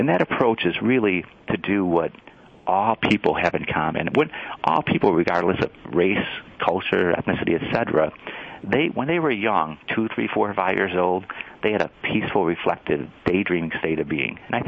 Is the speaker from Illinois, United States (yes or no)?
yes; Illinois, United States; I was actually the number one ranked boxer and wrestler growing up in Illinois.